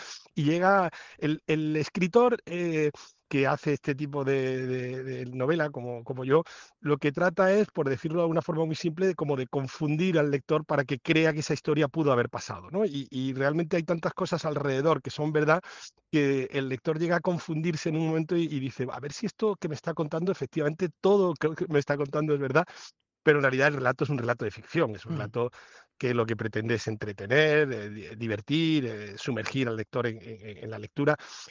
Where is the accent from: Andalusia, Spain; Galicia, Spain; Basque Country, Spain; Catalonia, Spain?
Andalusia, Spain; Lucena; born or raised there